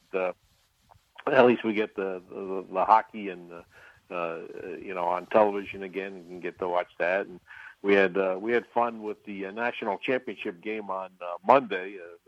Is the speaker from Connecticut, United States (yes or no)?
yes; Stamford, Connecticut, United States; now in Las Vegas, United States; I mean, I grew up in Stamford, Connecticut, and actually had the chance to see hockey games.